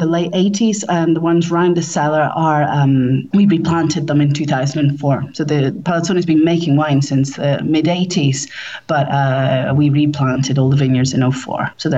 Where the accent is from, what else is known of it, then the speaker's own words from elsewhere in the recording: Scotland, United Kingdom; now in Italy; I'm from Scotland, and I grew up with Italy-loving parents.